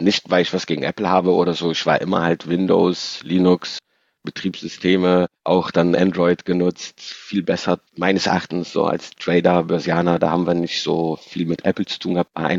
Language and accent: German; Rhineland, Germany; Die Kohle, sage ich als Rheinländer, ist auf jeden Fall da.